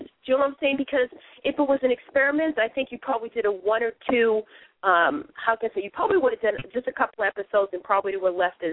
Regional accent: Boston, Massachusetts, United States; But it does show that where I'm from Boston, and it's like that's why I want to keep it.

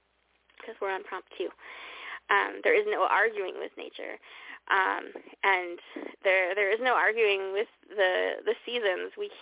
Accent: Canada; You know, I'm Canadian.

